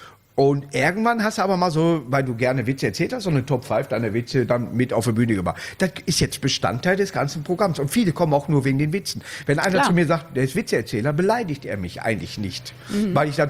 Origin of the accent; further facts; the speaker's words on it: Königswinter, North Rhine-Westphalia, Germany; Ich trinke hier nochmal aus meiner Heimatstadt Königwinter.